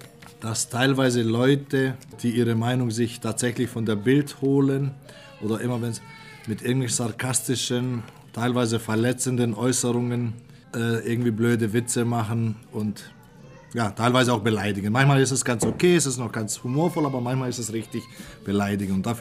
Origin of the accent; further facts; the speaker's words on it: Greece; now in Germany; Dadurch, dass es bei uns in Griechenland ja viel wärmer ist, sind ganz andere Essgewohnheiten wie hier in Deutschland.